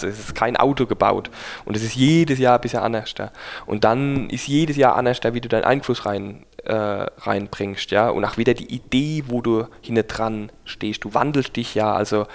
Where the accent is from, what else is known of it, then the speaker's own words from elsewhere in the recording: Rhineland-Palatinate, Germany; wir sind Pfälzer, Trinkkultur